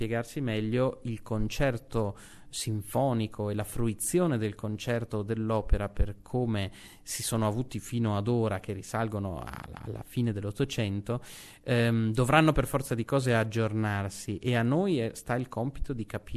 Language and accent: Italian; Verona, Veneto, Italy; È un luogo che da veronese, ma non solo, da appassionato della musica e della lirica, sento in maniera particolare